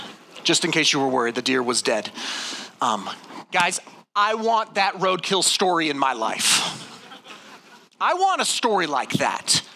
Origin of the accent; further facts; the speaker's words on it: Colorado Springs, Colorado, United States; My brother, Matthew, we grew up in Colorado Springs, okay? So we grew up in the Springs.